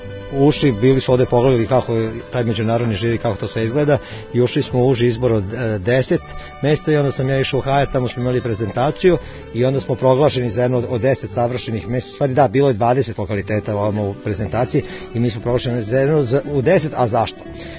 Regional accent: Perlez, Vojvodina, Serbia; ja sam odrastao tu u Perlezu na obodu rezervata. Tu sam odrastao, tako da sam ja jako dobro upoznat sa ovim krajem

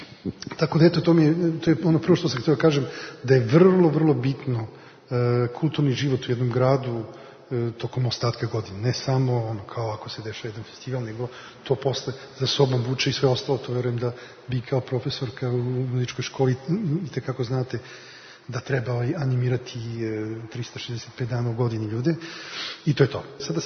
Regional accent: Belgrade, Serbia; ja sam rođen u Beogradu, ovde sam počeo da proklijao, počeo se bavim muzikom, da rastem

